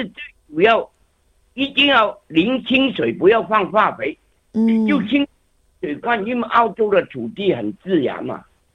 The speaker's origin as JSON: {"language": "Chinese", "town": "Guangzhou", "region": "Guangdong", "country": "China", "said": "因为我是广州人嘛"}